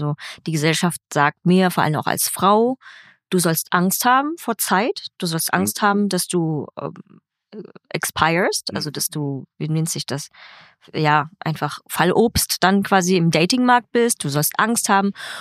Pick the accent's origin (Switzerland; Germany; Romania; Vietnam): Vietnam; Ich bin halt mit dem Fahrrad oder mit dem Moped in Vietnam auf so einer Landstraße 30 Kilometer in mein Heimatdorf gefahren.